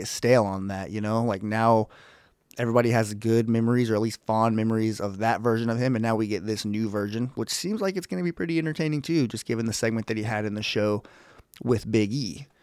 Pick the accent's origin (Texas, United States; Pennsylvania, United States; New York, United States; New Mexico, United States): Texas, United States; Amarillo; I'll drive from my hometown, Amarillo, Texas, to Oklahoma City.